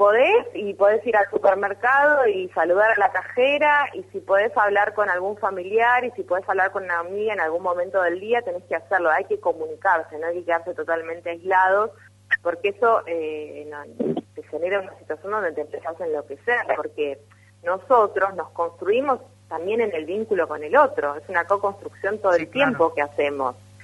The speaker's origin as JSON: {"language": "Spanish", "region": "Buenos Aires", "country": "Argentina", "moved": "yes", "said": "yo soy de Buenos Aires, sigo teniendo mi teléfono de Buenos Aires"}